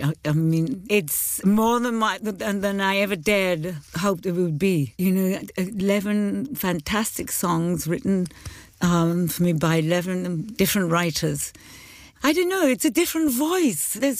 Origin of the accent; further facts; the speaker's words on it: Cardiff, Wales, United Kingdom; because I'm from Tiger Bay, and that is terribly personal.